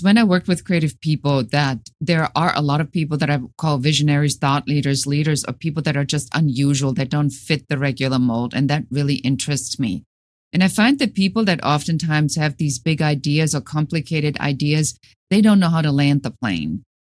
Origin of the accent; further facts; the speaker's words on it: Germany; English is a second language; now in United States; Originally, I'm from Germany.